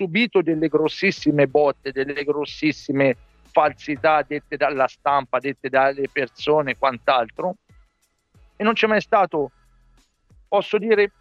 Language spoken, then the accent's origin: Italian; Tuscany, Italy; vorrei usare una parola da buon toscano che non uso